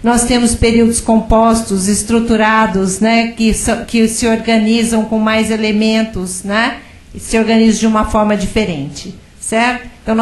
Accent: Minas Gerais, Brazil; now in São Paulo, Brazil; Eu não sou paulista, eu não sou mineira. Moro em São Paulo, mas sou mineira.

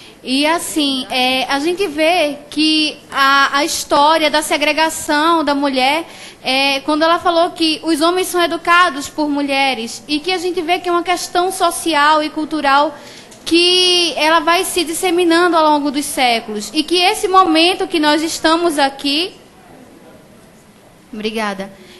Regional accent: Recife, Pernambuco, Brazil; eu sou de Recife.

